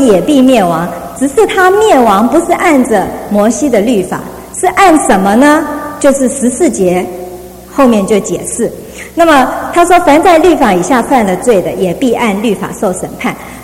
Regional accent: China; 我们中国人常说，我这一辈子凭良心做事，为什么我有罪？

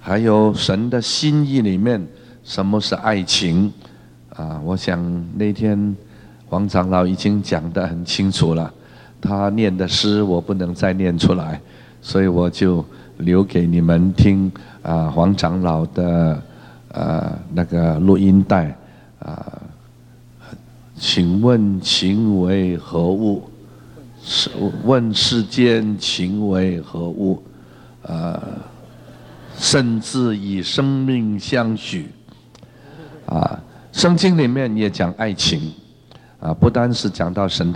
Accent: China; 好像我们中国人就不称呼父亲的名字，叫他做父亲一样

